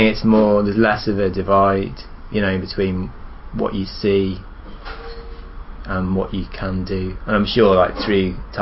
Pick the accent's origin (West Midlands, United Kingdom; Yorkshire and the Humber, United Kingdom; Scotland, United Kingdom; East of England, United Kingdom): West Midlands, United Kingdom; Shrewsbury; From a town called Shrewsbury, which is in Shropshire, kind of near Wales.